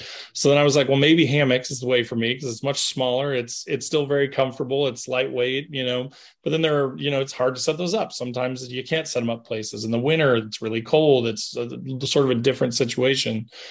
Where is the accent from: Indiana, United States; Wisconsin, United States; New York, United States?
Indiana, United States; Like I definitely started with tents, because like when I was a kid, I grew up in Southern Indiana. So we lived in the woods.